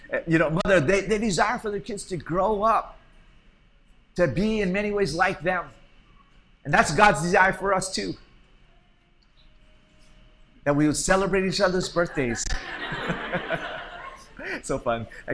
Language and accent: English; Hawaii, United States; we have another mission team coming in from my home state, from Hawaii.